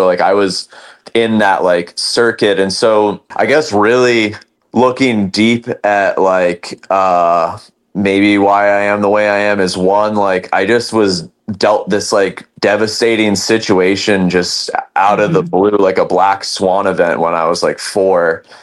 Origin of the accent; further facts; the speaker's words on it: Los Angeles, California, United States; you know, I'm from LA. I grew up like in the Venice Beach area.